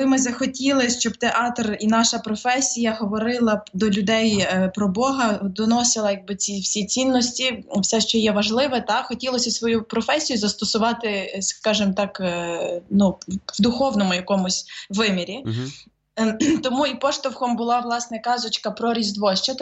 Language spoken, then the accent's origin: Ukrainian; Radekhiv, Lviv Oblast, Ukraine; now in Lviv, Ukraine; Ні, я народилася у Львівській області, місто Радехів. Там вчилась і вже якби приїхала сюди здобувати вищу освіту